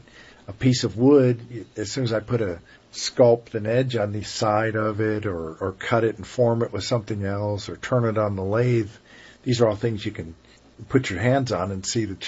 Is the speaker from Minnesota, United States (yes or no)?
no; Parkersburg, West Virginia, United States; born there; now in Raleigh, United States; Parkersburg, West Virginia.